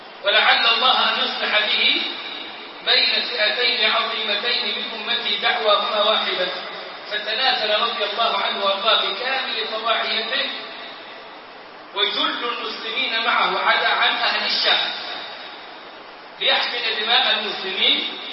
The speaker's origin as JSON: {"language": "Arabic", "country": "Egypt", "said": "اللي كان عندنا في مصر"}